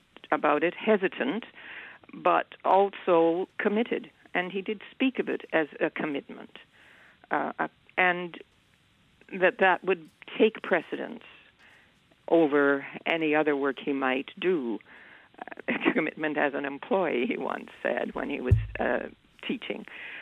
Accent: Canada; Though first I must say that I'm Canadian. I speak from Canada.

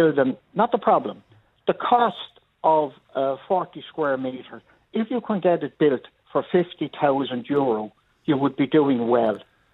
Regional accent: Dublin, Leinster, Ireland; Where I grew up in Raheny, there were families with 15 and 16 children.

